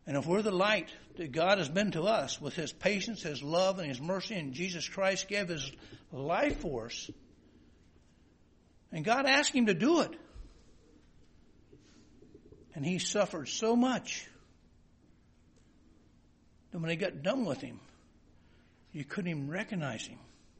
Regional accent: Ireland; And of course, being the Irish I am, sometimes I don't like it.

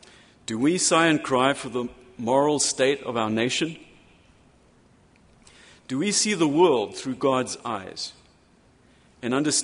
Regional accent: Zimbabwe; moved away as an adult; now in United States; I've had the experience of living in two of them before I came to America. I was born and raised in Rhodesia, which is now Zimbabwe. I was there for 20 years

